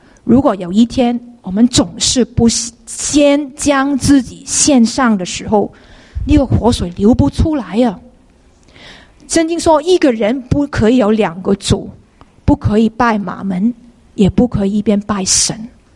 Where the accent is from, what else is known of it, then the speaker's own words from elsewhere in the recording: China; 我们中国人很喜欢这样，不要浪费了